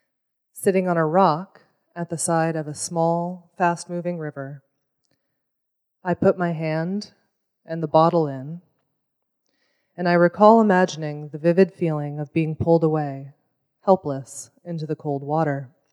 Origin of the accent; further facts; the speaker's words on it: Connecticut, United States; These cedars and hemlocks are not the maples and oaks I grew up with in Connecticut.